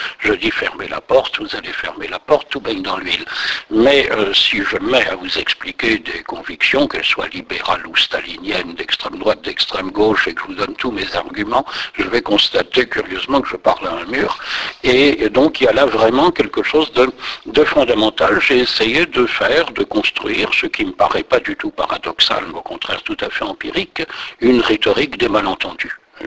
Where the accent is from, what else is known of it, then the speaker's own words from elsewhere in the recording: Brussels, Belgium; Oui, je suis d'origine bruxelloise.